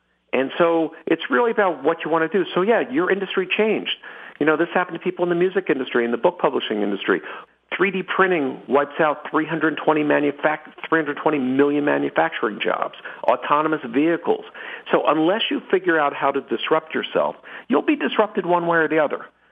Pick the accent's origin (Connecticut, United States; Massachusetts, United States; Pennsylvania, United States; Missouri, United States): Pennsylvania, United States; Philadelphia; Well, I was the son of a public school teacher. I grew up in Philadelphia.